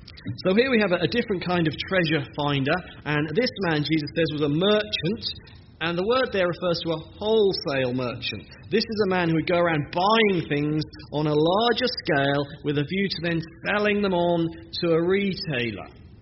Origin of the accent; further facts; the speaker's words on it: East of England, United Kingdom; Pastor Billy mentioned I'm from the East in England.